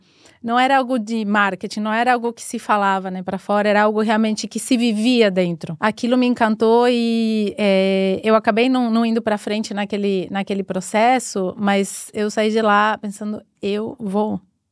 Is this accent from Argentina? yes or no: yes; Argentina; Portuguese is a second language; now in Brazil; Eu sou argentina, então meu sotaque vem daí.